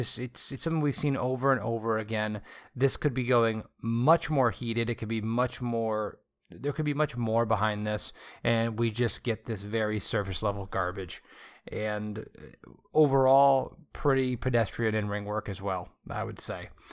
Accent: Michigan, United States; accent: Michigan; Well, that's because I'm from Michigan. That's my accent.

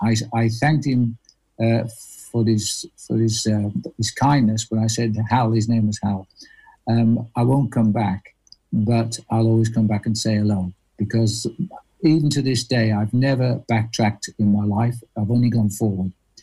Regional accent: Wirral, North West England, United Kingdom; now in Hertfordshire, United Kingdom; I'm from the Wirral, which is really Liverpool, and very proud of the fact, and it's probably the only place I would go back and live. Obviously, I'm local to you now, Phil. I've lived down in Hertfordshire for, oh gosh, since 1967.

